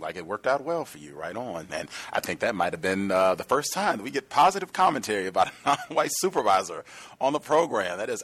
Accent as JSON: {"language": "English", "region": "Virginia", "country": "United States", "tie": "born there", "said": "And I was born in Virginia. I graduated from UVA."}